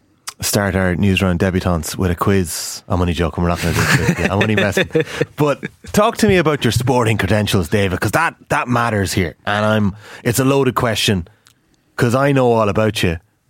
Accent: Ireland; born or raised there

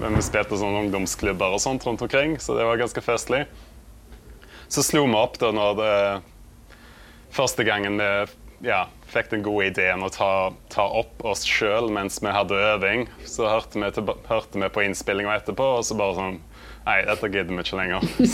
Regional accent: Vikedal, Rogaland, Norway; og jeg kommer fra Vikedal, som en veldig liten plass på Vestlandet. Så jeg 35 år nå

